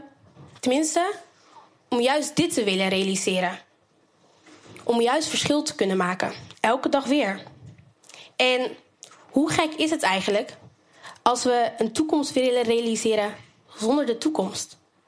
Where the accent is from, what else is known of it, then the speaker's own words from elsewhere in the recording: Rotterdam, South Holland, Netherlands; Ook dat wij als Rotterdammers ons geroepen voelen samen het verschil te kunnen maken.